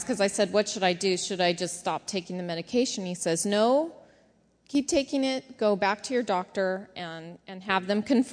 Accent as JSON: {"language": "English", "region": "Missouri", "country": "United States", "tie": "born there", "said": "I was born in Missouri, and I'm stubborn as a mule"}